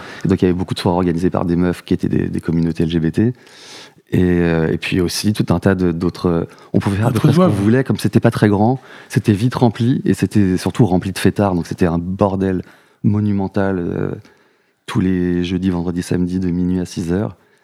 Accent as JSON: {"language": "French", "country": "France", "said": "on est tous des Français, et chacun a grandi avec un certain type de musique, une certaine culture."}